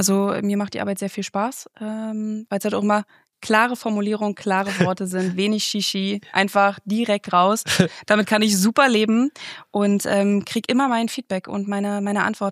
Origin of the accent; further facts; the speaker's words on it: Berlin, Germany; also ich bin Berlinerin.